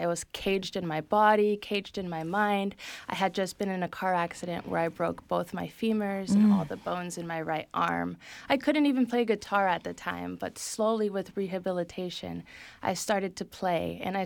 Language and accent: English; Los Angeles, California, United States; I grew up in Chinatown. I grew up next to Mariachi Plaza. Yes. I grew up with Filipino aunts.